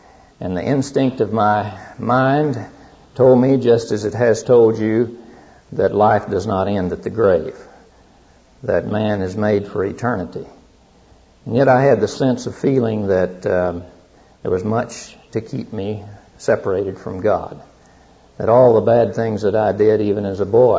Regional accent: Lone Wolf, Oklahoma, United States; born there; I was born in Lone Wolf, Oklahoma, down in the southwestern part of Oklahoma, into a family.

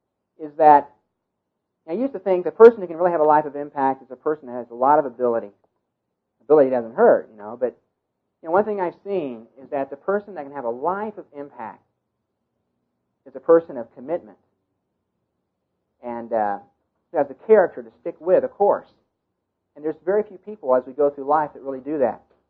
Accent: Alabama, United States; Now, I'm from Alabama and went to school there.

